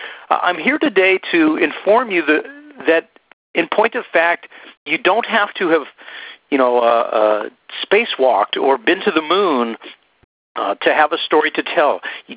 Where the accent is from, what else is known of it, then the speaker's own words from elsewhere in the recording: Berkeley, California, United States; And hearing that I'm from Berkeley, California, you might presume that I, too, am singing about wacky tobacco.